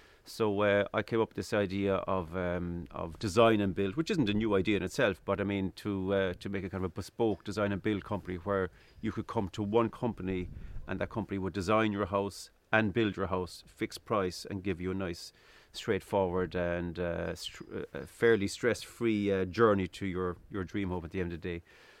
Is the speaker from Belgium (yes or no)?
no; Midleton, Munster, Ireland; I'm originally from Middleton in County Cork, East Cork.